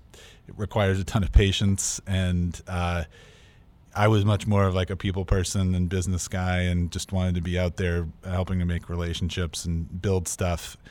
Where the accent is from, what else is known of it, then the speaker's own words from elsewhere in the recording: Lexington, Massachusetts, United States; I grew up in Lexington, Massachusetts, just outside Boston.